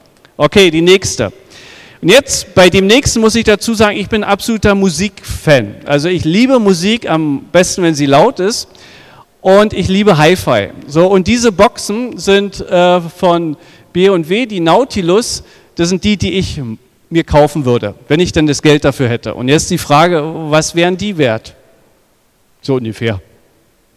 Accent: Brandenburg, Germany; accent: Brandenburg German; now in Dresden, Germany; wenn ich in Dresden noch predige, dann wird mir immer wieder gesagt, dass ich ganz schön doll noch Brandenburger Deutsch rede. Ich komme aus Dresden, dort aus der Jesusgemeinde Dresden.

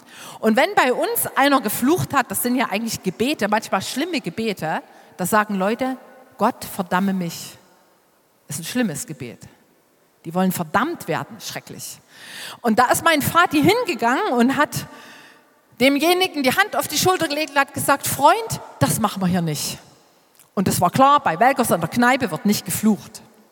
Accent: Nauenhain, Saxony, Germany; born there; Im Jahr 1964, da kam in dem kleinen Ort, wo ich geboren bin, Nauenhain bei Geithain, gibt es nur einmal in ganz Deutschland

